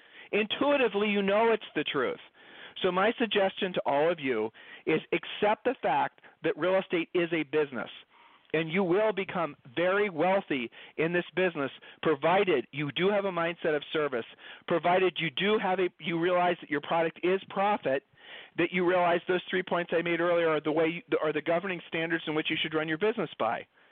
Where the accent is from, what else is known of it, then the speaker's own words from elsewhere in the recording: Ohio, United States; Julie and I moved. We're from Ohio. We've lived all over the country.